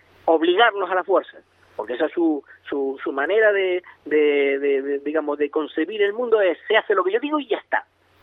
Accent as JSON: {"language": "Spanish", "country": "Spain", "said": "yo como español no siento odio hacia nadie del territorio de España"}